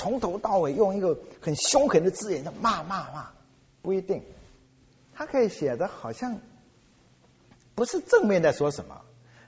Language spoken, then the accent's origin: Chinese; China; 好像我们中国人很看重历史